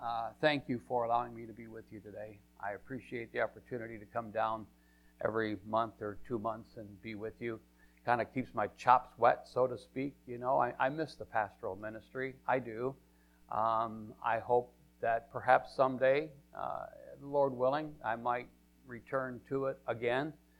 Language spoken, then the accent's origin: English; Michigan, United States; when they found out I was from Michigan, well, that just made it even worse.